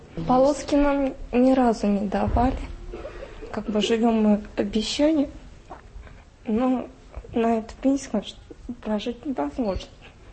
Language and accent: Russian; Orenburg, Orenburg Oblast, Russia; Я из Оренбурга